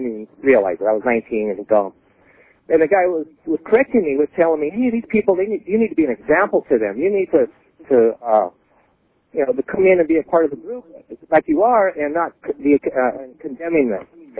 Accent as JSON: {"language": "English", "region": "Utah", "country": "United States", "said": "I'm from Utah, and the Mormons are dear to my heart."}